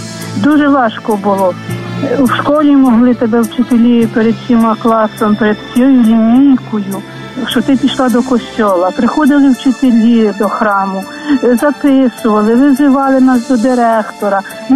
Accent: Vinnytsia Oblast, Ukraine; Я з Вінницької області.

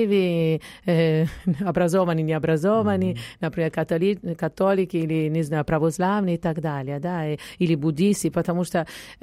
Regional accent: Italy; born there; Russian is a second language; я родилась в Италии, поэтому понятно, само собой, наверное, можно так сказать.

